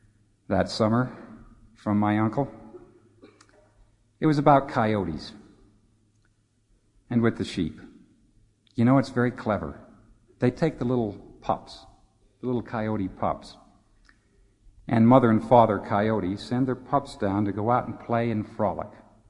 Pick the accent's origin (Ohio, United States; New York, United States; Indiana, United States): New York, United States; As a boy from New York, I could not understand that.